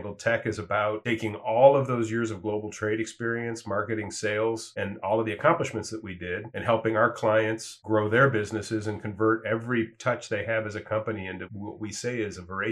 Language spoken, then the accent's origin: English; Cleveland, Ohio, United States; also born or lived in Florida; Sure. I grew up in Cleveland, Ohio, and went to Southern Ohio for undergrad, ended up in Florida where I went to grad school.